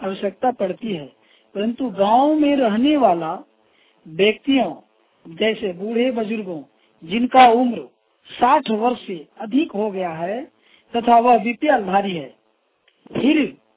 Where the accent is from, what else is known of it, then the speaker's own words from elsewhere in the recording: Rajdhanwar, Jharkhand, India; ग्राम कारुड़ी, post कोरखार, थाना राजधनवार, जिला गिरिडीह के रहने वाला हूँ।